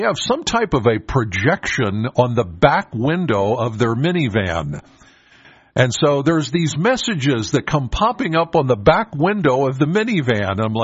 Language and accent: English; Penns Valley, Pennsylvania, United States; I'm from Penns Valley. So as I'm approaching Center Hall, here I'm coming up